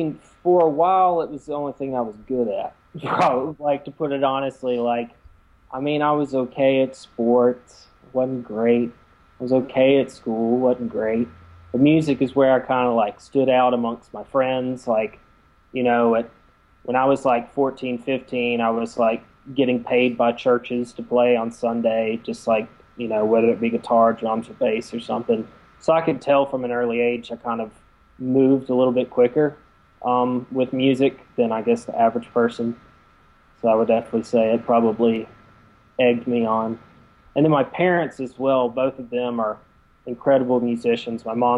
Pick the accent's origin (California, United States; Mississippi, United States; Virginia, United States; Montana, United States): Mississippi, United States; Jackson; also born or lived in Nashville, Tennessee; Grew up in Jackson, Mississippi. I was born in Nashville, Tennessee. I grew up in Jackson.